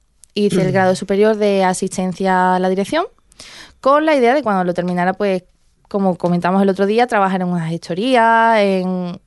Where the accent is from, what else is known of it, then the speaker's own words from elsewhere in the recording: El Puerto de Santa María, Andalusia, Spain; yo soy de aquí del puerto de Santa María y vamos, de siempre.